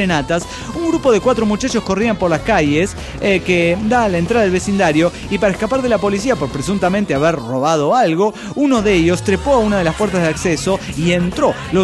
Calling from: Everett, Washington, United States; de Everett, Washington.

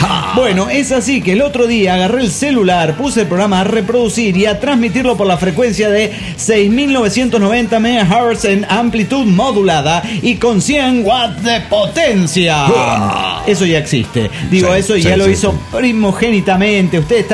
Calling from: New York, United States; de York, New York, USA.

